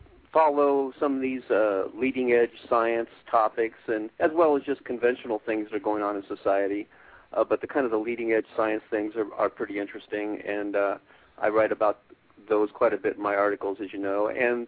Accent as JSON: {"language": "English", "town": "Cincinnati", "region": "Ohio", "country": "United States", "tie": "born or raised there", "lives_now": "Phoenix, United States", "said": "Well, born and raised in Cincinnati, went to college at Ohio University, which is over in Athens, Ohio, near the in the southeastern Appalachian Mountain area of the state"}